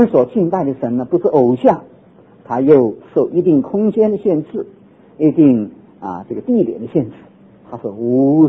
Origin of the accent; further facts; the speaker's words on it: China; 所以我们中国人常说，哎，我跟你没有缘分